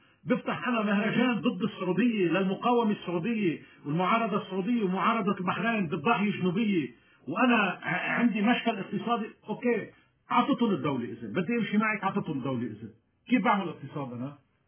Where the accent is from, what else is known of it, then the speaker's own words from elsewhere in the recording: Lebanon; يعني أول شيء أنت مواطن لبناني وأنا مواطن لبناني